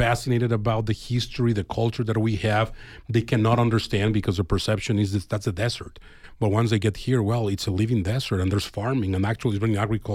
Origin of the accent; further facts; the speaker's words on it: Mexico; English is a second language; now in United States; I'm from Mexico originally